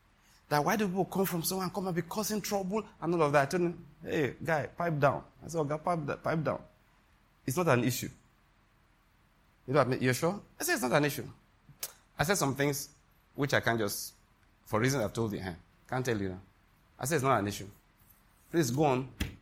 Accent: Western Nigeria, Nigeria; I'm from Western Nigeria, naturally speaking.

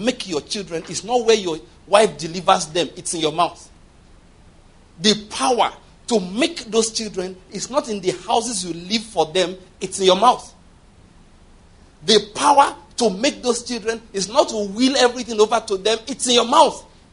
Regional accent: Nigeria; We're all equal. We're all Nigerian citizens, though.

